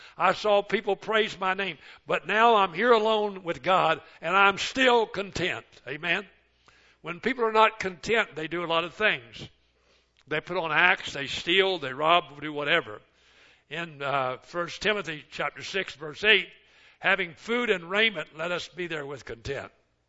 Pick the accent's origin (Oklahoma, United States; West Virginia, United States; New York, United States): West Virginia, United States; I grew up in West Virginia